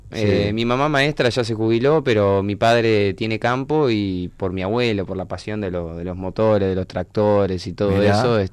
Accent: Miguelete, Colonia, Uruguay; De Miguelete, departamento de Colonia, a 70 kilómetros de Colonia, un pueblito que tiene 1000 personas.

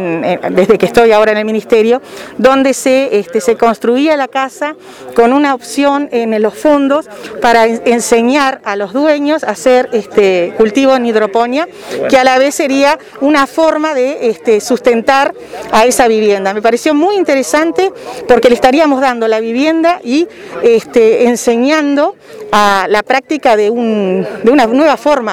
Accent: Artigas, Uruguay; yo vengo del interior profundo, vengo de la República de Artigas, como digo normalmente

